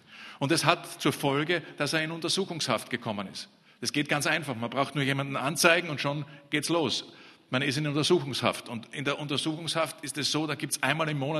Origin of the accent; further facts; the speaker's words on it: Austria; Weil was soll ich als Österreicher bei einem Türken